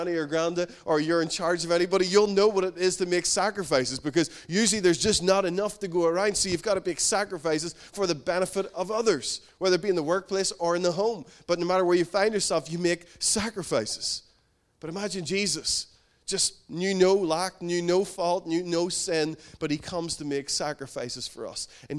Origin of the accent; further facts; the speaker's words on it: Northern Ireland, United Kingdom; It's because we're from Northern Ireland.